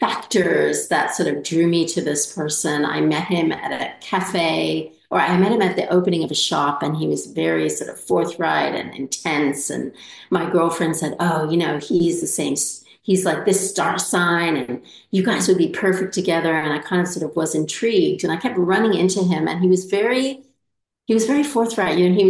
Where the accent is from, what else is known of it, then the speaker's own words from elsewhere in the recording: East Coast, United States; moved away as an adult; also born or lived in Netherlands; now in Australia; I live in Australia and I've been living here for nearly 40 years. I'm actually from the East Coast of the United States, born in Holland and then moved to the US.